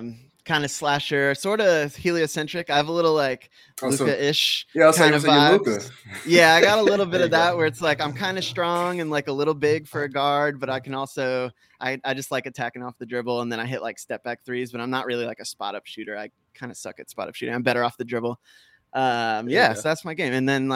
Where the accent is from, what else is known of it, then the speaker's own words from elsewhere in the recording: Tampa, Florida, United States; I'm from Florida originally, grew up in Tampa area, went to University of Florida, played ball growing up.